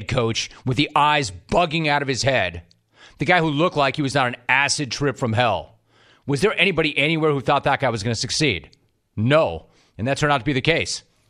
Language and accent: English; Los Angeles, California, United States; I'm a Los Angeles native. When I was a kid growing up, we had season tickets to the LA Kings.